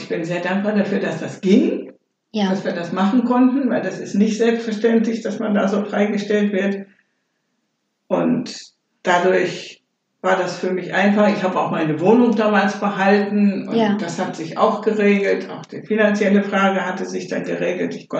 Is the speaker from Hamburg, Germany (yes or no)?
yes; Hamburg, Germany; sie ist mit mir nach Hamburg, wo ich herkomme